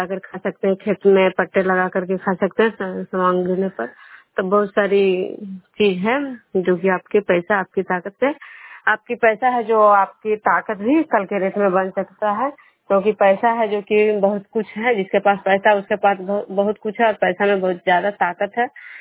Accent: Bishnupur, Bihar, India

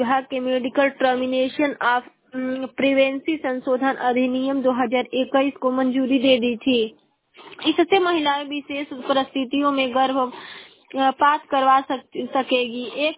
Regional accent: Ballia, Uttar Pradesh, India; और मैं बलिया जिले की निवासी हूँ।

